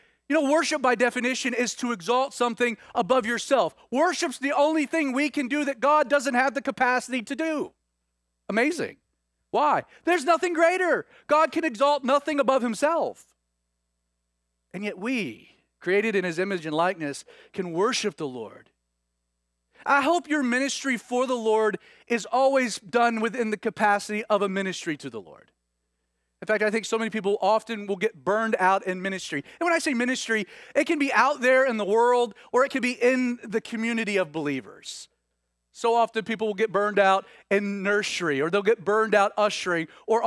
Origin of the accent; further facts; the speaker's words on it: Stone Mountain, Georgia, United States; I grew up in Calvary Chapel. My dad started a Calvary Chapel church in 1980 there in Stone Mountain. I grew up at Calvary Chapel Stone Mountain during a season in which it was about this size.